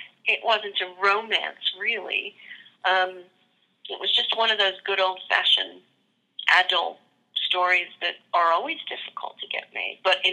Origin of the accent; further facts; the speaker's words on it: New York, United States; I grew up in New York, and my grandma lived in a tenement apartment on the Lower East Side.